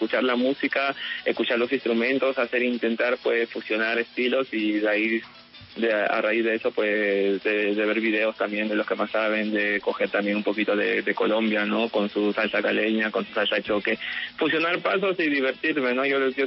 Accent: Lima, Peru; now in Spain; Yo soy de un sitio que se llama Villamayor del Triunfo, San Gabriel, de Lima. Una parte de Lima, Y bueno, pues soy peruano

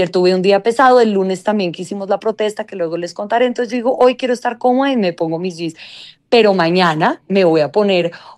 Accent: Colombia; que a nosotros como colombianos, ¿qué nos importa darle un peso a China, España o Italia?

